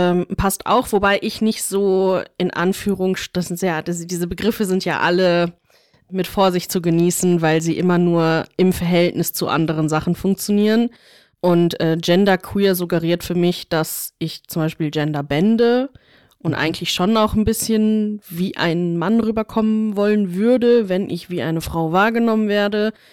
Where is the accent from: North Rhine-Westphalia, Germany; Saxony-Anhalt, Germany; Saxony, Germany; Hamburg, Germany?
North Rhine-Westphalia, Germany; Duisburg; Duisburg ist ja schon eine Großstadt auch, international communities